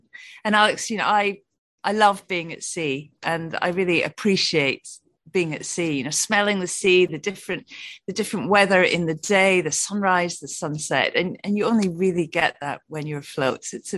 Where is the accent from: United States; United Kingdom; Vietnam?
United Kingdom; Dundee, Scotland; born there; heading off to Dundee, which was actually my home of birth. I'm obviously Scottish